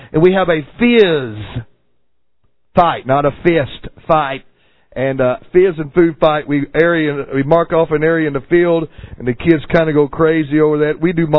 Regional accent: Kentucky, United States; now in Pittsburgh, United States; I am from Pittsburgh. I'm a transplant from Kentucky, though.

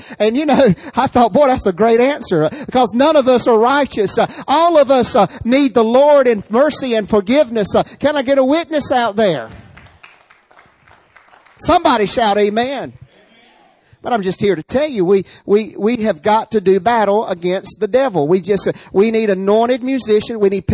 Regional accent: Southern United States, United States; We're from the South, folks. We're from the South, and we eat outside, barbecues

